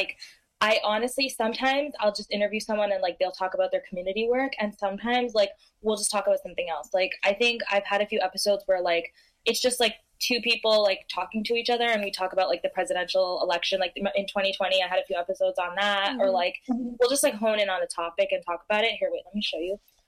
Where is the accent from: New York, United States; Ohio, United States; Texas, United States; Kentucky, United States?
New York, United States; And yeah, I'm from the New York area.